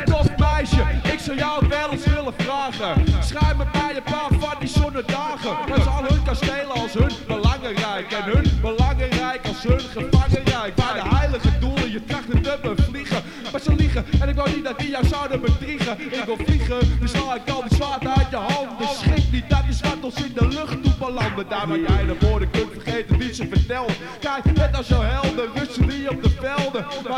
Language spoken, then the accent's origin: Dutch; Hengelo, Overijssel, Netherlands; Hengelo, OV. Ik kom uit Hengelo, OV.